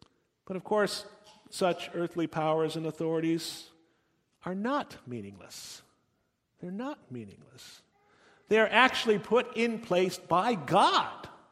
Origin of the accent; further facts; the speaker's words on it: United States; I've mentioned before the freedom I felt as an American citizen living in Germany.